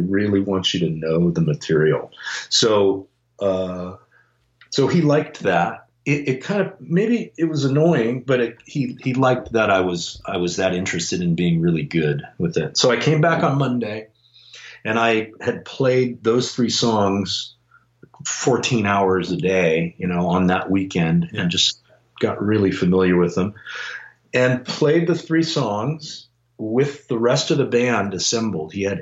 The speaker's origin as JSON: {"language": "English", "town": "Los Angeles", "region": "California", "country": "United States", "tie": "born there", "lives_now": "Bay Area, United States", "said": "I was born in Los Angeles and was living there at the time. I live in the Bay Area now."}